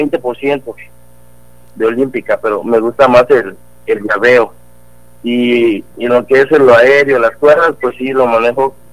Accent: Veracruz, Mexico; Soy de Veracruz, he ido a Tabasco, he ido a Campeche, a varios municipios de aquí del estado de Veracruz

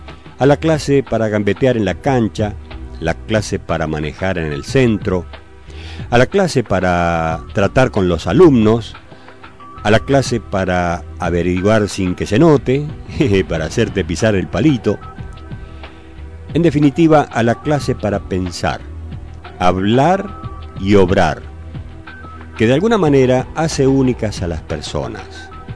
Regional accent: Argentina; que tal vez piensen que así somos los argentinos.

